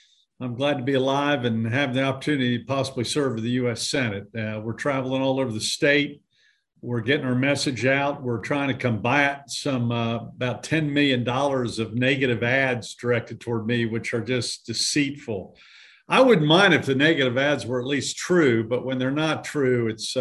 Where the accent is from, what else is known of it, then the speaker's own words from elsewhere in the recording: Jamestown, North Carolina, United States; growing up in Jamestown, North Carolina, and learning the values there.